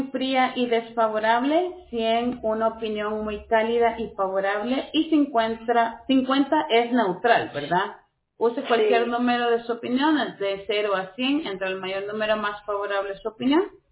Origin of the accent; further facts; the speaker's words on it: El Salvador; now in Miami, United States; Yo soy de El Salvador. Nacionalidad de El Salvador.